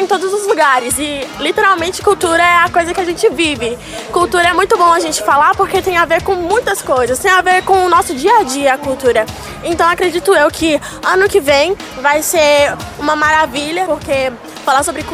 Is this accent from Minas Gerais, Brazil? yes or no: yes; Montes Claros, Minas Gerais, Brazil; eu sou da União Norte, sou de Montes Claros, Minas Gerais.